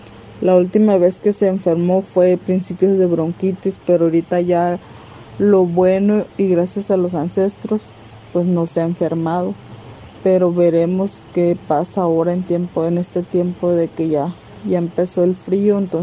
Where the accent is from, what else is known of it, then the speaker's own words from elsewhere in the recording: Loma de Bácum, Sonora, Mexico; desde acá, desde la tribu Yaqui, desde mi pueblo que se llama Loma de Baco, en el estado de Sonora